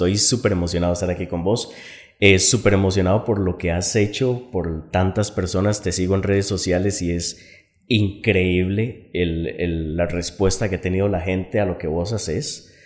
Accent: Moravia, San José, Costa Rica; voy para 36 años. Vivo en ahorita aquí en San José. Soy oriundo de San José también, del cantón de Moravia.

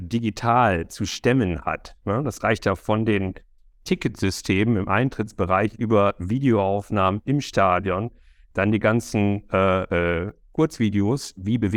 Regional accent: Vechta, Lower Saxony, Germany; ich komme aus der Gegend von Südoldenburg, Vechtal, vielleicht ein Begriff. Das ist viel bekannt als der sogenannte Schweinegürtel.

